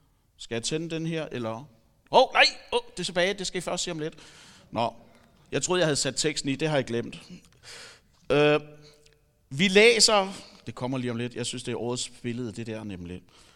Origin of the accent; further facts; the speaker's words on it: Zealand, Denmark; jeg kommer fra Falster oprindeligt.